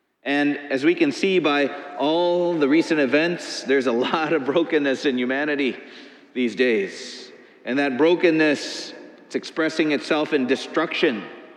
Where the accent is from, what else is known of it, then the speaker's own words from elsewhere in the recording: Missouri, United States; Just yesterday in my home state of Missouri, a prominent statue of St. Louis